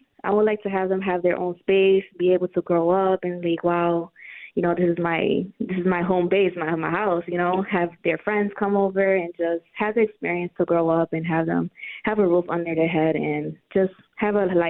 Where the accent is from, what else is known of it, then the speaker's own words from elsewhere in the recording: Rochester, New York, United States; also born or lived in Staten Island, United States; I grew up in Staten Island, but then when I was about 7, I came back to Rochester.